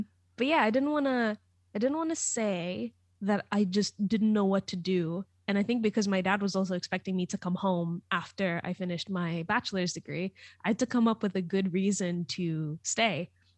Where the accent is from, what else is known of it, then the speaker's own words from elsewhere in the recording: Tanzania; moved away as an adult; also born or lived in Latvia; now in United Kingdom; I was born in Latvia. And then when I was like 4 or 5, we moved to Tanzania. And I basically lived like my entire childhood that I remember was there until I was 18. So 2012, I moved over to the UK to do uni and stuff and basically just stayed.